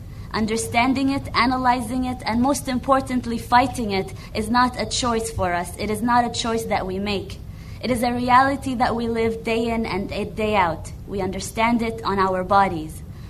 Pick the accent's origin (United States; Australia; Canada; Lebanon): Lebanon; I'm a Palestinian refugee, third-generation refugee to Lebanon, meaning my grandparents were kicked out of Haifa, meaning I grew up a refugee in Lebanon.